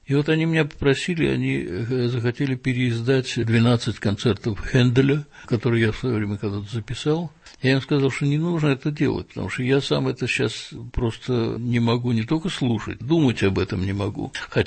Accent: Moscow, Russia; Я родился в Москве, жил в Москве и учился в Москве. Я работал в Москве, хотя очень много ездил. Я был истинный, так сказать, житель большого города и москвич.

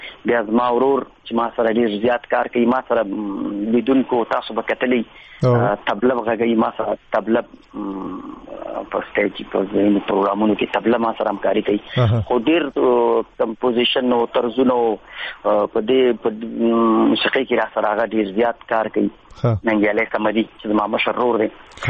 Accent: Jalalabad, Nangarhar, Afghanistan; born there; زه په جلال آباد ښار کې پیدا شوی یم په ریګ شامت خان منطقه یو کلی ورته وایي په هغه ځای کې پیدا شوی یم

